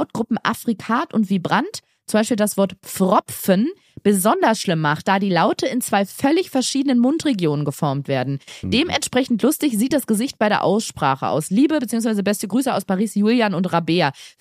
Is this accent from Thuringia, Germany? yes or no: yes; Thuringia, Germany; Ich komme aus Thüringen und ich wohne jetzt fürs Studium in Bayern.